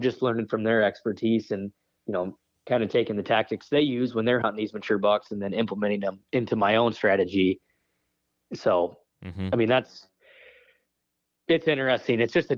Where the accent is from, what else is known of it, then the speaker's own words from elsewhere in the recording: Iowa, United States; I grew up in Northeast Iowa.